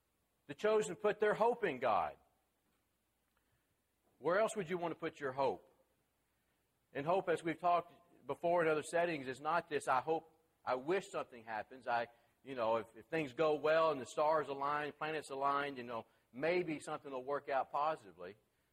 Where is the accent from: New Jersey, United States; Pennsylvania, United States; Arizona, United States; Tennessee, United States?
Tennessee, United States; They didn't have logic when I was growing up in Middle Tennessee, so I never got that far.